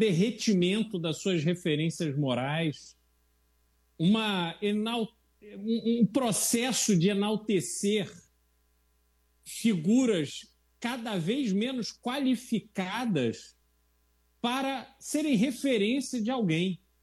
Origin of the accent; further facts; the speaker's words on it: Brazil; E nós, como brasileiros conscientes que somos